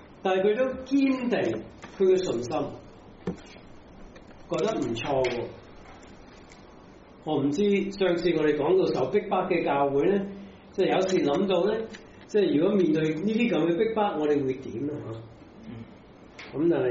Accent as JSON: {"language": "Cantonese", "country": "Macau", "said": "所以我哋澳門人一樣同別家摩嘅教會受某啲壓力啦"}